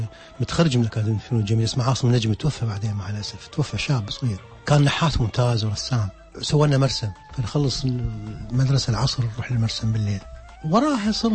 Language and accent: Arabic; Iraq; إحنا كنا نسويها يعني إحنا مواطنين عراقيين وهذا الشيء عراقي